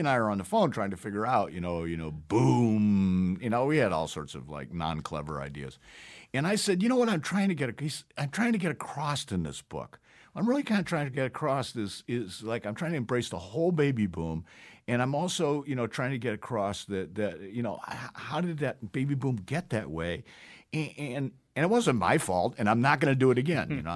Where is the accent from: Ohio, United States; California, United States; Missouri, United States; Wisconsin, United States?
Ohio, United States; Toledo; I come from the middle of the country. I come from Toledo, Ohio. My family actually did. I looked it up. My family actually did have the median income in the early 50s.